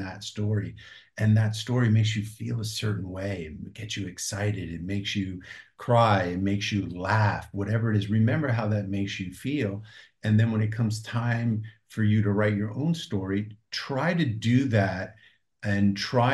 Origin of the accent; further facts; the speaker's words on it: New Jersey, United States; first language Greek; we grew up very poor from New Jersey. Our mother was born and raised in Greece. Our first language was not English, it was Greek.